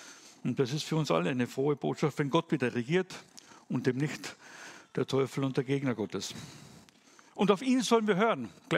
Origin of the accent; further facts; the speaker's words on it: Wolfsberg, Carinthia, Austria; Wie schon gesagt, ich komme aus dem Lavantal, aus Wolfsberg. Bin dort geboren und aufgewachsen. Und ja, ganz kurz zu meiner Person. Bin verheiratet, habe zwei Kinder, zwei Söhne, die auch schon erwachsen sind.